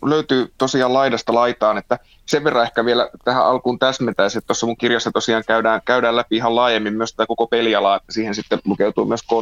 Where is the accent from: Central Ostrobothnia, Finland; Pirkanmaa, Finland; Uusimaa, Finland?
Central Ostrobothnia, Finland; Kaustinen; mäkin itse Kaustiselta, kun olen lähtöisin, niin löydän monta sellaista niinku yhtymäkohtaa tähän synnynpitäjään